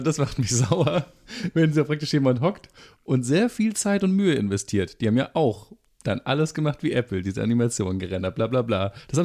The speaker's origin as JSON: {"language": "German", "region": "Berlin", "country": "Germany", "said": "müssen wir als Berliner, wir müssen jetzt so einen Brandenburg-Witz einbauen."}